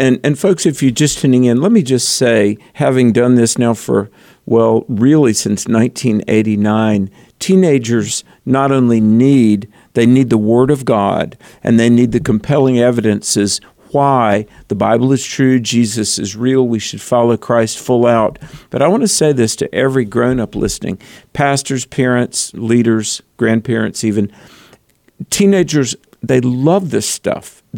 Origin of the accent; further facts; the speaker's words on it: North Carolina, United States; Bostic, North Carolina. That's kind of in the western part of my home state of North Carolina.